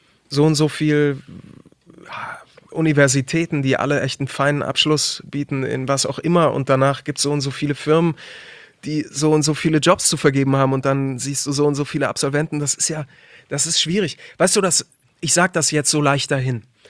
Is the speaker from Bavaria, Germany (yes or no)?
yes; Munich, Bavaria, Germany; dass ich aus München komme